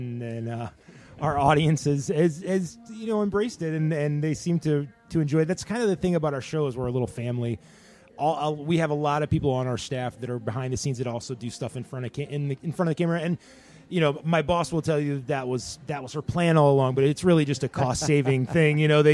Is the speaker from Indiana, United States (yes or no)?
yes; Indiana, United States; And, you know, I'm from Northern Indiana, and my parents would love for it to come to like South Bend